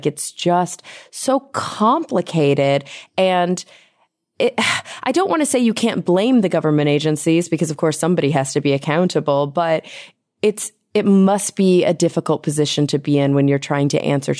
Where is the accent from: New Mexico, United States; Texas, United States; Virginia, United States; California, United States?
Texas, United States; You know, I grew up in Texas as well, and lived there 25 years of my life, and we grew up hunting deer.